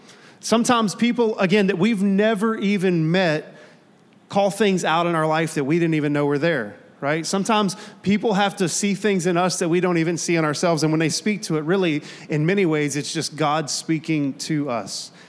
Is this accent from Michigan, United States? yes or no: no; Texas, United States; I'm going to go with logos because I'm from East Texas, okay?